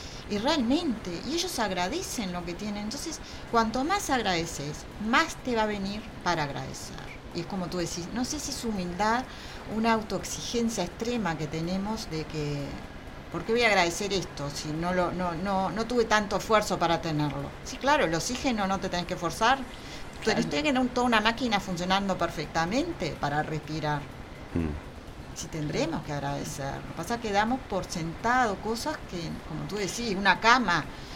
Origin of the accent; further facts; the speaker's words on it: Uruguay; born there; Ya que nacimos en Uruguay, todos tenemos grabado carencia.